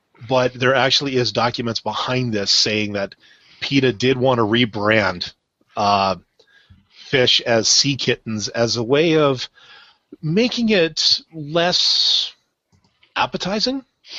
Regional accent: Canada; Well, speaking as a Canadian, you know, we know a thing or two about beavers because they're all over the frickin' place around here.

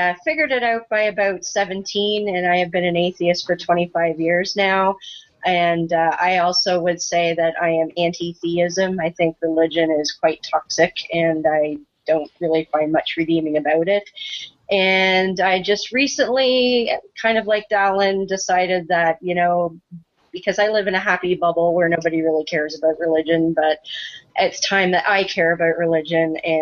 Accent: Ontario, Canada; So I hail from Southern Ontario. Been here all my life. Started out in the United Church of Canada, which is probably one of the most liberal denominations.

